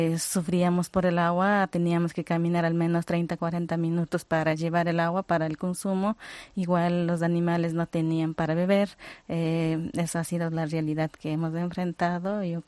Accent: Palmira, Chimborazo, Ecuador

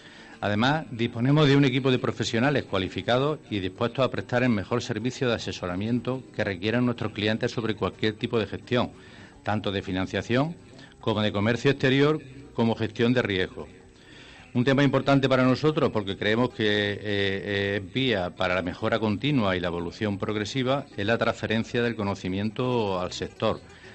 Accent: Jaén, Andalusia, Spain; now in Almería, Spain; Me hubiera gustado estar en Jaén, mi tierra, pero es imposible, desde Almería.

